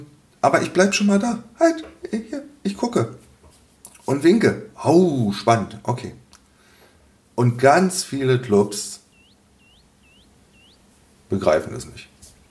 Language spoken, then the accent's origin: German; Berlin, Germany; Ich komme aus Berlin.